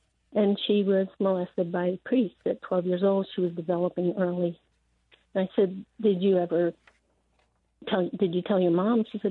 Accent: New York, United States; now in Santa Fe, United States; I grew up in New York, and when I was discussing my own sexual abuse incidents with my mom

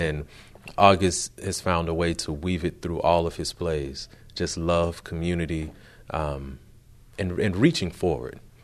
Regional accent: Montgomery, Alabama, United States; And then to hear my family back home, like, extra excited because I'm from Montgomery, Alabama.

